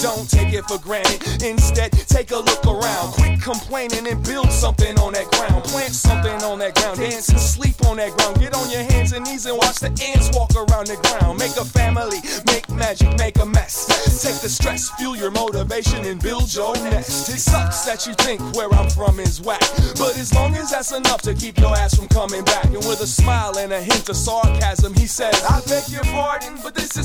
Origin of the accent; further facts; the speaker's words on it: Minnesota, United States; Like damn, I'm from Minnesota, land of the cold air. Too many mosquitoes and a fair share of egos